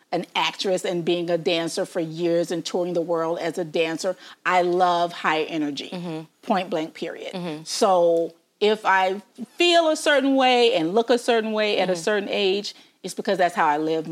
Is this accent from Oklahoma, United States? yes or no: no; Memphis, Tennessee, United States; I love my hometown.